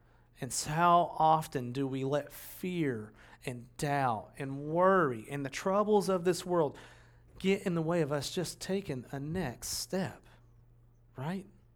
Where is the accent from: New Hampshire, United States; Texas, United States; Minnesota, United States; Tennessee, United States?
Tennessee, United States; I'm from Tennessee, so I'm going to say Southern very pointedly.